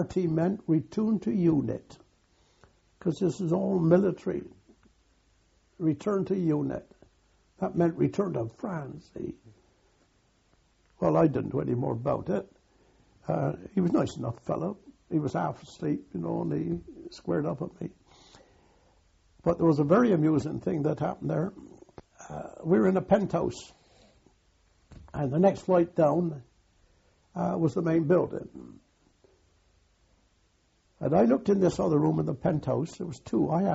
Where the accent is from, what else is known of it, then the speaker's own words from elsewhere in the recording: Bristol, South West England, United Kingdom; He said, where's your home? I said, Bristol, sir.